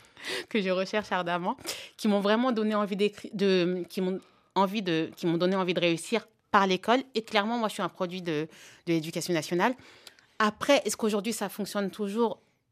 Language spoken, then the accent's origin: French; Paris, Île-de-France, France; born there; Je suis née à Paris, mon père ne savait pas parler français, ne savait ni lire ni écrire le français.